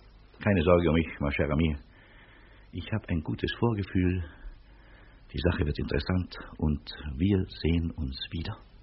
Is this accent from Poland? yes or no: yes; Studno, Masovian Voivodeship, Poland; Ich bin unter anderem auch Pole. Das heißt, ich bin sogar in erster Linie Pole, weil in Polen geboren.